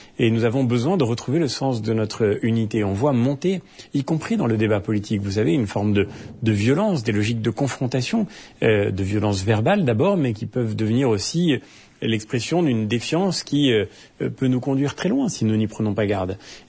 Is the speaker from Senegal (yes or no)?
no; France; Je suis effectivement un citoyen français.